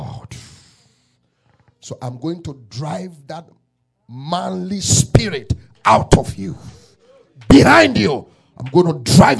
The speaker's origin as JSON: {"language": "English", "country": "Ghana", "said": "Not an American, I'm from Ghana. My accent is different."}